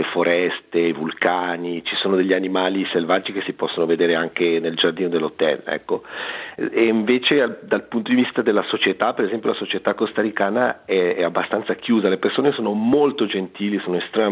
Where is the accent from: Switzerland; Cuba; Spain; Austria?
Switzerland; Ticino; moved away; also born or lived in Zurich, Switzerland; ho studiato ingegneria forestale a Zurigo e vengo dalla Val di Blegno